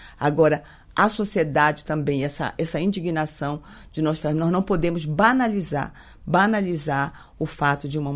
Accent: Amapá, Brazil; eu sou da Amazônia também, eu sou do estado Amapá

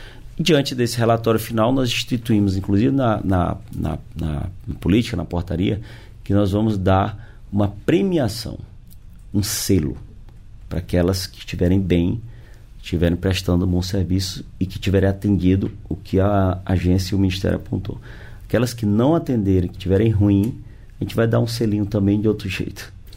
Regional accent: São Luís, Maranhão, Brazil; na minha querida capital do Maranhão, São Luís, minha cidade natal, meu estado

